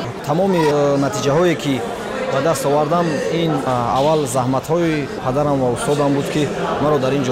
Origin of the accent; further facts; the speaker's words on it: Vanj, Gorno-Badakhshan, Tajikistan; من از خوردی در لوهیای ونج ولایت مختار کوهستان بدخشان در اولای ورزشگر به دنیا آمدم.